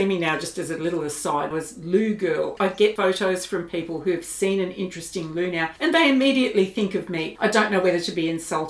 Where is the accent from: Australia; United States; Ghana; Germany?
Australia; South Australia; I'm from South Australia.